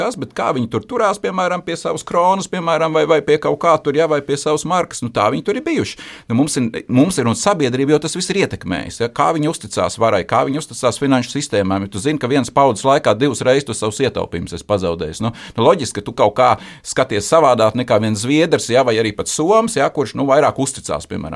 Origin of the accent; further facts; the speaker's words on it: Riga, Latvia; es esmu aizdevies uz laukiem kā dzīves rīdzinieks